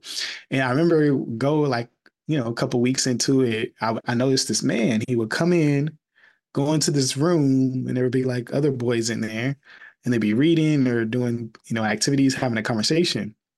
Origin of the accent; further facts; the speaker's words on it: Fort Wayne, Indiana, United States; He was a city councilman in my hometown, Fort Wayne, Indiana, for many, many years.